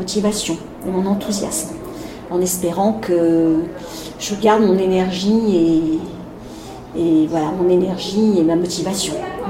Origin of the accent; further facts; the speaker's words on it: Normandy, France; Alors, je viens de Normandie, en métropole.